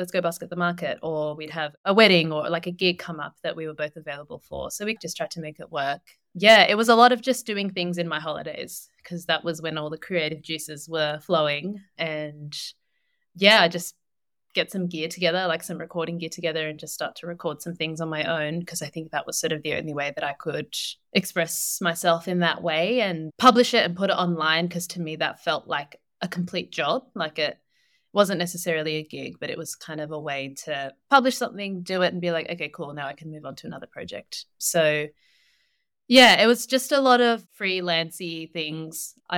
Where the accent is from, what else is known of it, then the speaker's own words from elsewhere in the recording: Tasmania, Australia; because I grew up in Tassie, before we both left Tassie for uni